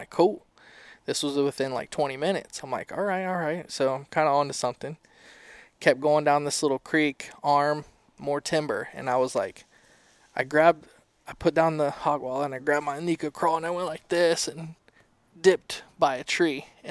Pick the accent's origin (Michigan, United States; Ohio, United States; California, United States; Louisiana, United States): Ohio, United States; But I've never fished up Lake Erie, which is crazy because I'm from Ohio.